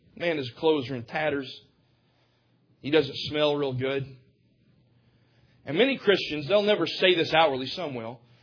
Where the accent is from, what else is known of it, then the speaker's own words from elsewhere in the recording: Cottondale, Alabama, United States; they don't see the fact that I grew up in Cottondale, Alabama.